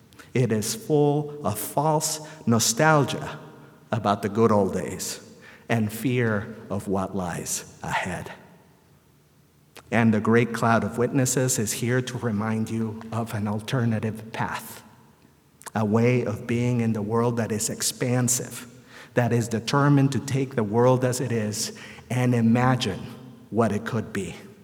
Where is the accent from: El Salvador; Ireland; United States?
El Salvador; moved away; I recently got to visit the country of my birth. I got to wander around the neighborhood in which I grew up in El Salvador.